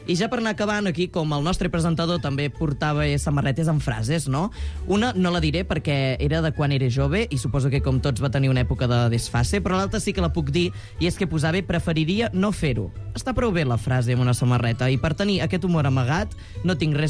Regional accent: Solsona, Catalonia, Spain; els busos amb els quals vaig jo al meu poble Solsona

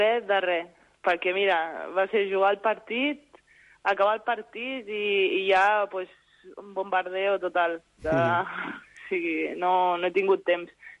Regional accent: Catalonia, Spain; som dues catalanes

